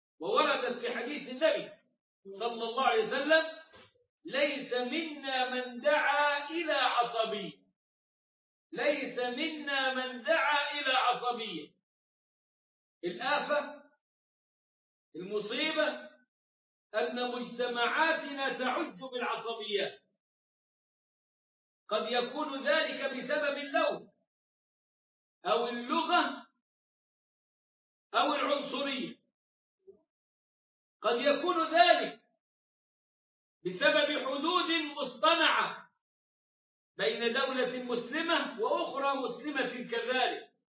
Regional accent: Egypt; موجودة في بلاد المسلمين عندنا في مصر

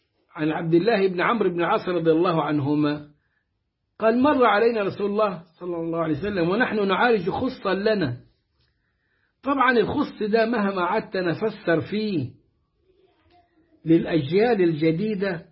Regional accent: Upper Egypt, Egypt; ده مثل مصري عندنا في الصعيد،

